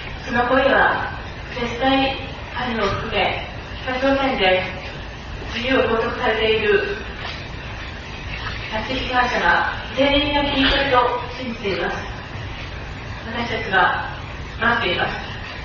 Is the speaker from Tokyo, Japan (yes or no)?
no; Yamanashi, Japan; 私は山梨県の人間です。関東なんです。